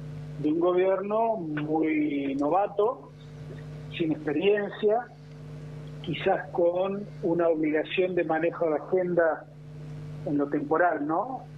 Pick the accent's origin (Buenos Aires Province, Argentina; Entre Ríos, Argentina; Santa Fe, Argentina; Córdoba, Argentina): Córdoba, Argentina; Recién cuando empezamos de Córdoba Capital.